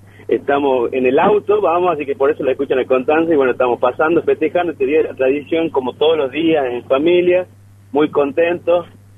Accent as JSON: {"language": "Spanish", "country": "Argentina", "said": "uno como argentino no deja de vivir a pesar de las invasiones que tenemos de todos lados, de la globalización."}